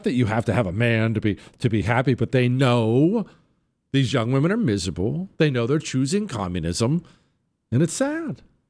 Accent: Montana, United States; First, I grew up in Montana, and I love Montana.

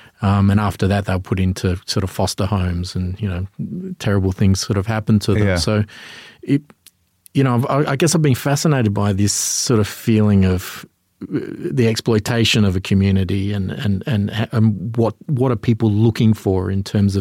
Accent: Elizabeth, South Australia, Australia; I grew up near Elizabeth

